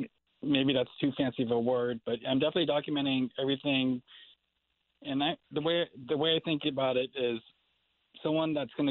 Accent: San Francisco, California, United States; Born and raised in San Francisco.

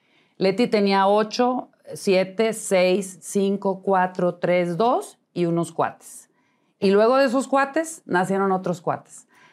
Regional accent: Culiacán, Sinaloa, Mexico; Bueno, yo nací en Culiacán, Sinaloa. Entonces, allá en el campestre de Culiacán, nos íbamos con mi papá.

